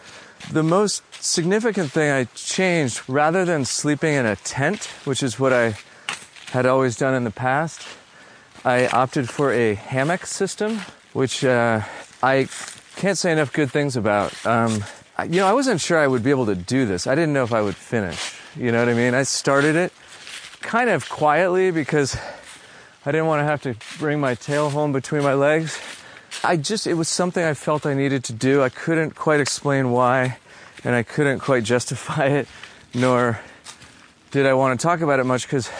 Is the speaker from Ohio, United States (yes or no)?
no; Seattle, Washington, United States; So I grew up primarily in Seattle. Hiking, climbing, doing things in the mountains is kind of like, it's what we did